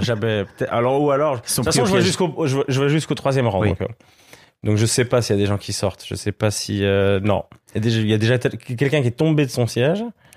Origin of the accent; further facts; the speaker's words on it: Switzerland; en tant que Suisse, je prenais une claque